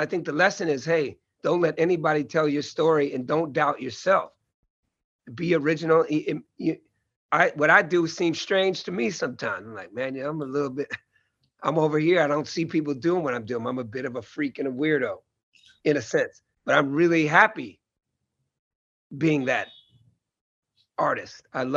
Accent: Oakland, California, United States; for me, being a grown-ass Black man growing up in Oakland

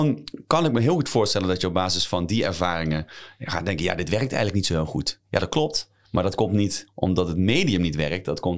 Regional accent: Limburg, Netherlands; accent: soft G; En jullie horen misschien een klein beetje een zachte G. Dat komt omdat ik uit Limburg kom.

